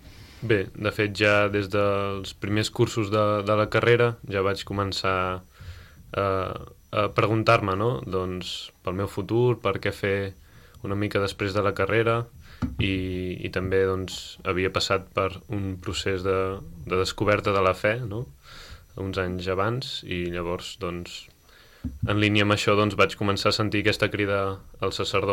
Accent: Banyoles, Catalonia, Spain; jo sóc de Banyoles, del poble d'aquí, de diòcesi també, i he estudiat també filosofia, com el Marcel, a Barcelona

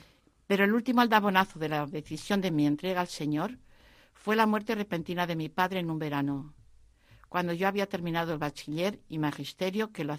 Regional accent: Castillo de Bayuela, Castilla-La Mancha, Spain; also born or lived in Madrid; Es un pueblo pequeño, de unos 1.800 habitantes, que se llama Castillo de Bayuela. Mi familia era una familia cristiana y en este ambiente cristiano me educaron.

